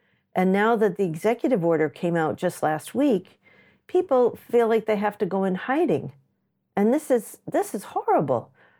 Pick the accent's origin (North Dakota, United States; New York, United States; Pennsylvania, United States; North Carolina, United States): New York, United States; Bronx; I grew up in the Bronx. I grew up among my beloved Jewish neighbors.